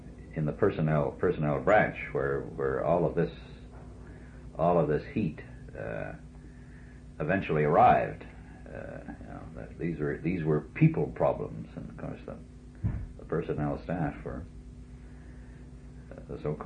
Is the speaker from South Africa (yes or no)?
no; Canada; I was not, as a Canadian airman, I was not confused with my RAF counterpart, who was air attaché over in the British Embassy, nor indeed with the New Zealanders or the Australians.